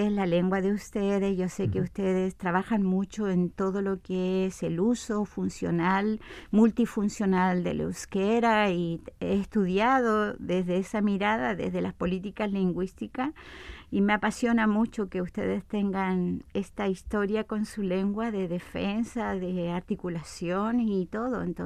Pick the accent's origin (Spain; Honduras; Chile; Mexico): Chile; también de todos los chilenos que integramos este proceso de escritura de la nueva constitución